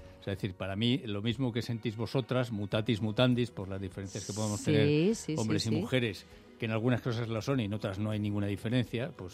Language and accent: Spanish; Asturias, Spain; born there; Yo soy asturiano de nacimiento